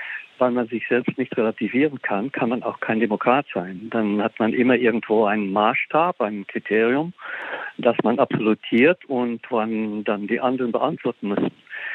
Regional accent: Flanders, Belgium; dass ich sowohl Flamme bin als Belgier als Europäer.

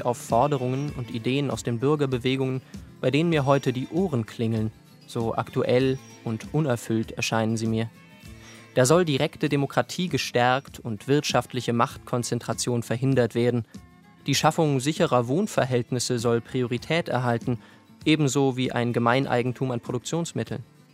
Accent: Erfurt, Thuringia, Germany; Von Erfurt aus, wo ich aufgewachsen bin und meine Eltern immer noch leben, ist man in anderthalb Stunden an dem alten Wanderweg.

